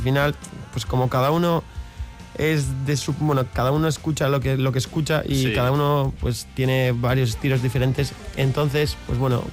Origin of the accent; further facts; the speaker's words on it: Spain; first language eu; Spanish is a second language; Al final estamos más cómodos hablando en euskera y cantando en euskera o expresándonos en euskera que en otro idioma.